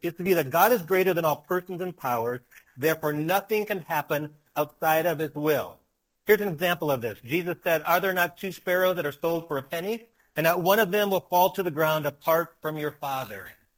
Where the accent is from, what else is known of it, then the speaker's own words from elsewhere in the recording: Wisconsin, United States; I'm from Wisconsin. I'm a Green Bay Packers fan.